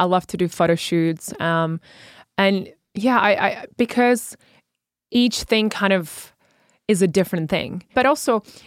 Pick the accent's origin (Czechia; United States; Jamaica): Czechia; You know, I was a girl from the Czech Republic, from a small town. I was not royalty.